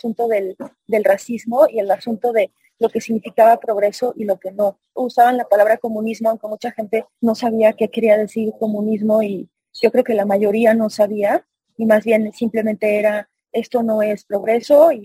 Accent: Mexico; yo siendo una mujer mexicana, no soy guatemalteca, y siendo una mujer se consideraría blanca

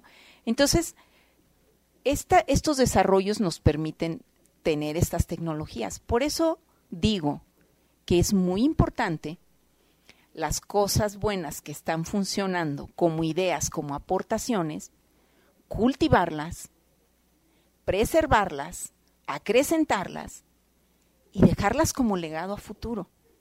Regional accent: Jalisco, Mexico; de quienes somos los jaliscienses. Somos la cuarta economía del país.

